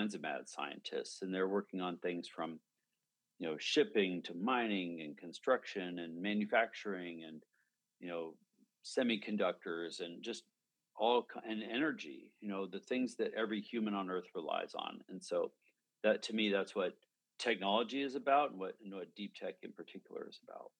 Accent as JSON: {"language": "English", "region": "Alaska", "country": "United States", "tie": "born or raised there", "said": "And I grew up in Alaska, so nobody around me had ever seen a computer before."}